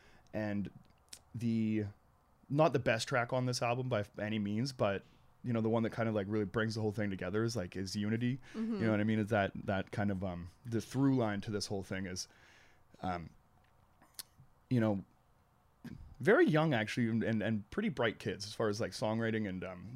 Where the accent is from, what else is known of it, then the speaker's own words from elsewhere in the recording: British Columbia, Canada; we're from British Columbia.